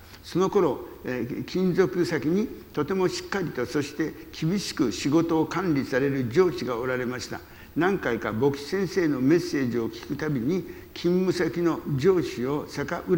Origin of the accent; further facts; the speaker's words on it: Karuizawa, Nagano, Japan; 私は天皇陛下ご夫妻のテニス、ロマンスで有名な避暑地の軽井沢で生まれ育ちました。